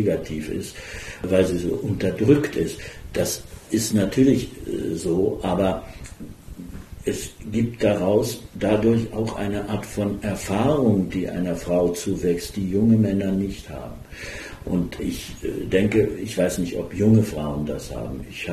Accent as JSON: {"language": "German", "country": "Germany", "lives_now": "France", "said": "Ich bin ja ein Deutscher, der da lebt und der das natürlich durch die deutsche Brille wieder sieht."}